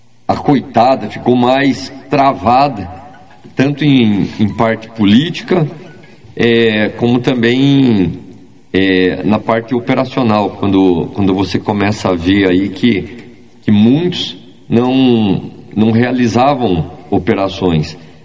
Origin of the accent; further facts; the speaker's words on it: Curitiba, Paraná, Brazil; Mas não gostaria de morar em Curitiba, não é, sou curitibano, mas o frio não é meu forte, prefiro o calor.